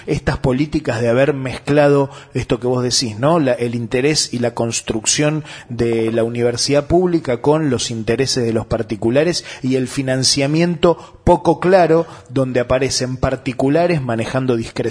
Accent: La Matanza, Buenos Aires Province, Argentina; yo soy de La Matanza

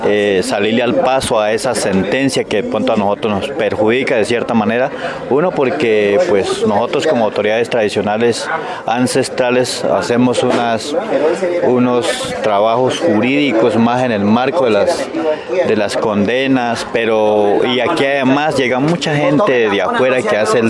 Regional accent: Miranda, Cauca, Colombia; soy de Miranda, de Resguardo Silvia La Calera

